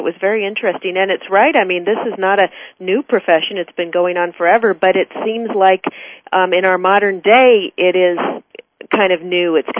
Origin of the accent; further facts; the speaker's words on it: Federal Way, Washington, United States; moved away as an adult; I grew up in Federal Way, Washington, and when I was 18, I moved to Hollywood because I wanted to be a movie star